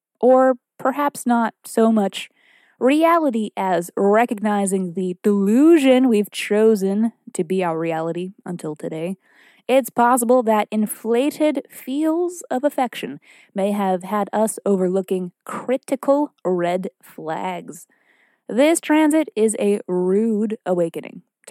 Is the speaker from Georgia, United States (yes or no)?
no; Salem, Massachusetts, United States; born there; It is almost Halloween here in the United States, and as I was born in Witch City, Salem, Massachusetts